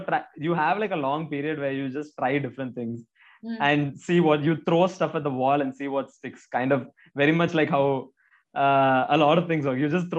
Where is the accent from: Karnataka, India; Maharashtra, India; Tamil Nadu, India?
Tamil Nadu, India; Chennai; I was a Mallu guy who was growing up in Chennai